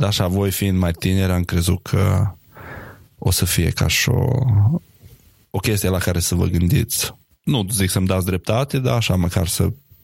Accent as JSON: {"language": "Romanian", "country": "Romania", "said": "că ne place nouă așa ca și români să facem proști pe toată lumea și în stânga și în dreapta și cred că asta e una dintre marile minusuri care ne ține pe noi ca și popor în spate."}